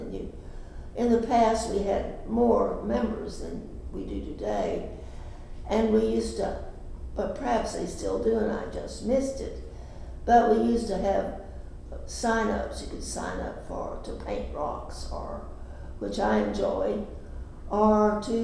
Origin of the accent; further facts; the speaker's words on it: Fort Worth, Texas, United States; I came from Fort Worth, Texas, and I never canned anything. Nobody in my area canned food.